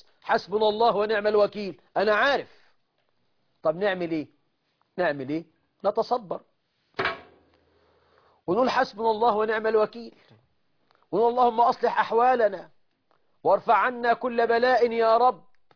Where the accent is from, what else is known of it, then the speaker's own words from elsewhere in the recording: Egypt; اللهم اجعل بلدنا مصر أمنا أمانا رخاء سخاء